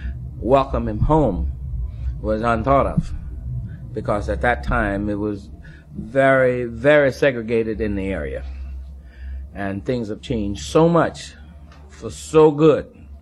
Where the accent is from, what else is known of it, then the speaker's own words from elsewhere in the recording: Indianola, Mississippi, United States; they had what they call a … Day in my hometown of Indianola, Mississippi.